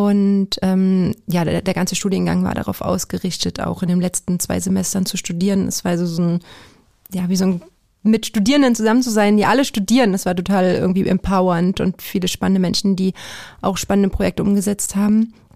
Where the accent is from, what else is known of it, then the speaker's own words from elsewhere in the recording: eastern Germany, Germany; Ich bin Arbeiterkind, ich komme aus Ostdeutschland